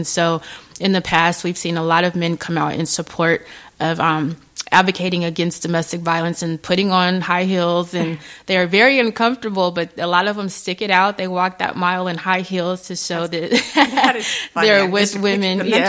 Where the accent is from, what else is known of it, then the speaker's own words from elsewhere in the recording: San Diego, California, United States; moved away as an adult; I am from San Diego, and upon getting married, relocated to the city that he was in, and didn't have any close family or friends nearby.